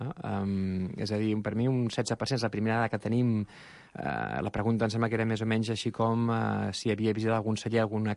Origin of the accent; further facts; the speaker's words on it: Calafell, Catalonia, Spain; sóc d'aquella zona del Penedès on anava a dir, per desgràcia, no. Per coses de la vida es transformen. Sóc de Calafell, això és Penedès Marítim, i és aquesta franja litoral on moltes vinyes s'han anat transformant en apartaments turístics, no?